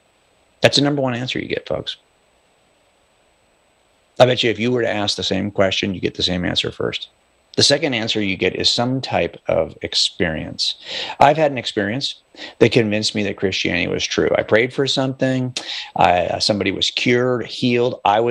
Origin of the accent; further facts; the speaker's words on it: California, United States; But the point is, I can say with confidence that I'm a Californian.